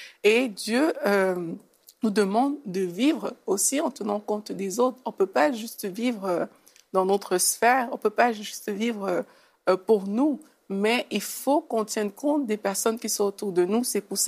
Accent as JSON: {"language": "French", "country": "Cameroon", "tie": "born or raised there", "said": "moi, la façon que j'ai grandi quand j'étais au Cameroun"}